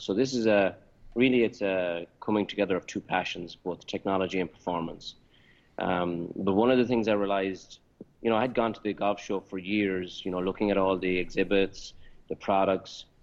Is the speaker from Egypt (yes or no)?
no; Galway, Connacht, Ireland; so I'm from Ireland, from Galway on the West Coast.